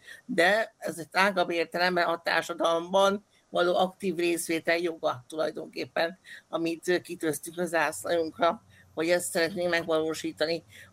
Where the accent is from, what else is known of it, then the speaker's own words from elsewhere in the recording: Székesfehérvár, Fejér, Hungary; Én székesfehérvári vagyok, tehát nem Pesten